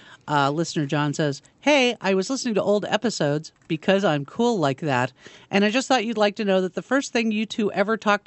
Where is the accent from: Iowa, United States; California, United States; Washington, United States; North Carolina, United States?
California, United States; See, I come from California.